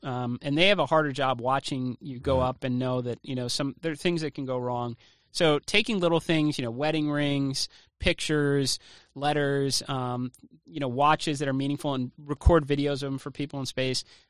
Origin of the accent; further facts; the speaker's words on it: United States; is like I'm an American and I'm a patriot, too.